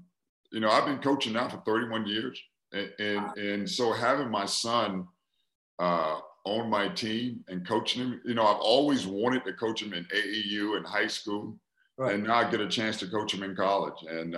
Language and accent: English; South Carolina, United States; I'm back in my home state of South Carolina.